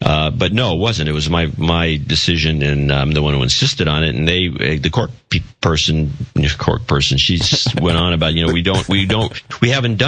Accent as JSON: {"language": "English", "country": "United States", "said": "I don't follow the game because I'm an American."}